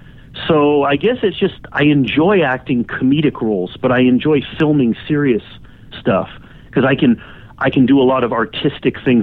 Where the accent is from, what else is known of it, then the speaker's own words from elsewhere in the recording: Toronto, Ontario, Canada; born there; Well, I was born in Toronto, Canada